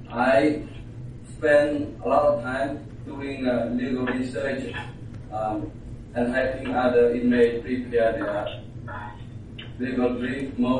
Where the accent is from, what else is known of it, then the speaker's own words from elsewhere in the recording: Cambodia; English is a second language; now in United States; I was born and raised in Cambodia. I attended school through a 12th grade. I came to the United States as a war refugee in 1988. I became a U.S. citizen in 1994.